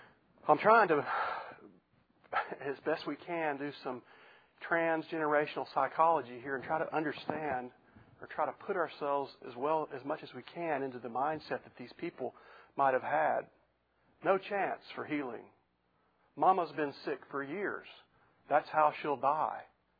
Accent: Louisiana, United States; growing up in Louisiana where it was Roman Catholicism was rampant

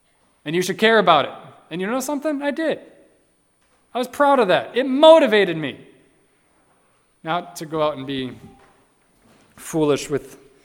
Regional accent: Wisconsin, United States; The glory of the Packers or I'm from Wisconsin, remember?

